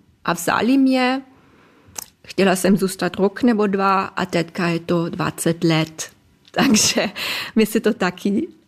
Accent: Trentino-Alto Adige, Italy; Czech is a second language; Já jsem vždycky jako dítě v Jižním Tyrolsku se dívala samozřejmě na ORF.

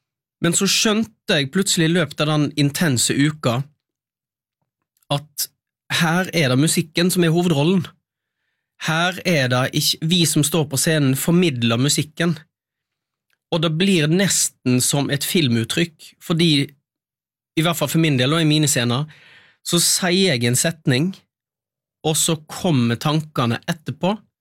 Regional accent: Øystese, Vestland, Norway; accent: Øystese dialect; og de synger på min dialekt. For jeg har lest inn all teksten til koret, og til solisterne, og da har jo de lært seg. Så de synger på Øystese-dialekt.

